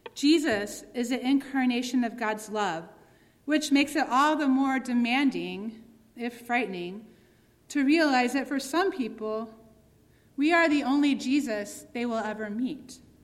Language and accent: English; the South, United States; I'm from the South, where people are perfectly comfortable being up in one another's business.